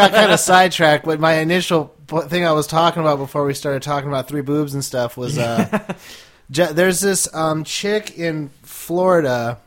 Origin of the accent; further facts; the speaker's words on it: England, United Kingdom; I am the English guy.